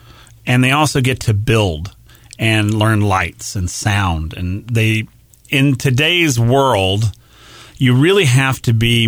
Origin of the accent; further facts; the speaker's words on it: Hempstead, Texas, United States; I grew up in a small town. I think my hometown was like 3,400 people.